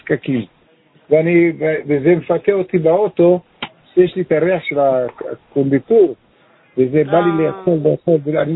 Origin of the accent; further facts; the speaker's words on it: Haifa, Haifa District, Israel; כן, חיפה. אני מחיפה, מהצפון.